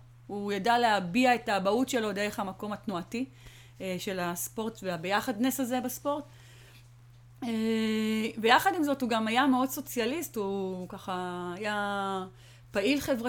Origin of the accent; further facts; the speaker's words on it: Ofakim, Southern District, Israel; אני גדלתי באופקים